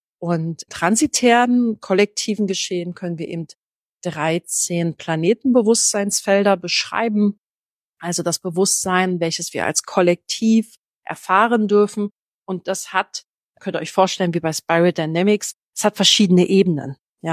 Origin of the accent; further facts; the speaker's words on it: Berlin, Germany; born there; ich bin zum Beispiel in Berlin geboren, in Berlin-Lichtenberg.